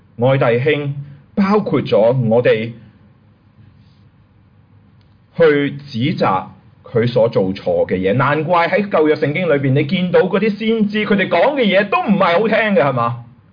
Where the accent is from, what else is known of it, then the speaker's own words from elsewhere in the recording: Hong Kong; now in United States; 我们由香港搬去美国